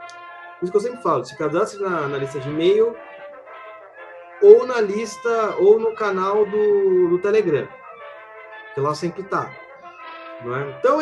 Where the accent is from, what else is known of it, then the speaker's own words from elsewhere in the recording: Maringá, Paraná, Brazil; É, sou de Maringá, Paraná.